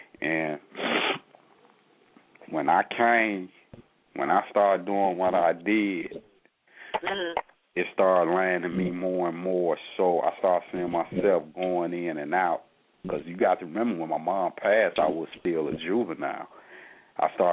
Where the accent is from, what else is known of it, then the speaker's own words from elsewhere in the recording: Cleveland, Mississippi, United States; now in Chicago, United States; when I came from Cleveland, Mississippi to Chicago, I already had a lot of relatives and uncles them and cousins and friends